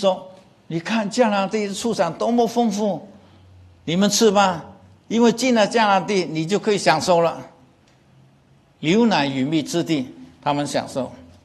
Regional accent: Guangdong, China; 我们广东人就说自己会完成

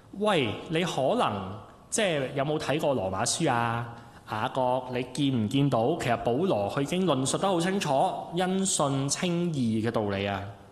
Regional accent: Hong Kong; 我哋香港人咧好知道噶

